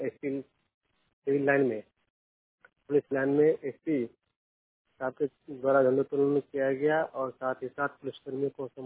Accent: Bihar, India; भगवान प्रखंड कैमूर का निवासी हूँ।

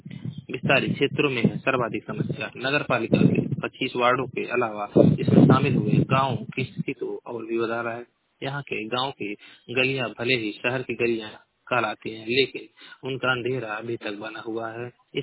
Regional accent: Maharajganj, Uttar Pradesh, India; मैं जिला महाराजगंज का निवासी हूँ।

